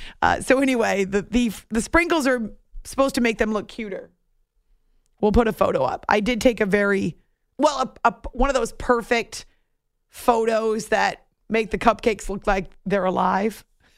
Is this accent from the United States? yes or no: yes; United States; I share with you, I hope, a pride in our country, warts and all, pride as an American citizen.